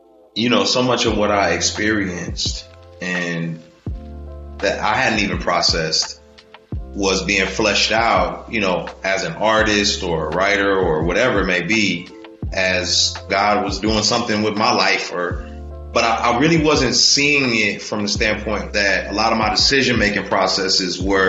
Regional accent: San Diego, California, United States; also born or lived in Houston, Texas / Denver, Colorado; I was born in Houston, Texas. I was there probably till around 4, moved to Denver, Colorado. And then as my mom was trying to get on her feet, she sent me to San Diego, and I was there on and off until I was 13.

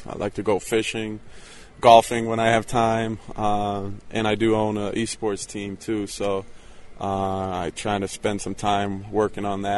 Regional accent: Sweden; There's a lot of hockey growing up in Sweden.

